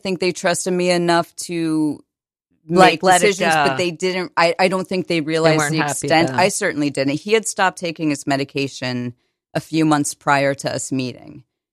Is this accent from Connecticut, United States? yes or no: yes; Connecticut, United States; also born or lived in New Jersey / Maryland / Virginia; I moved around a lot. I was born in New Jersey, moved to Maryland, then Virginia, then a number of towns in Connecticut.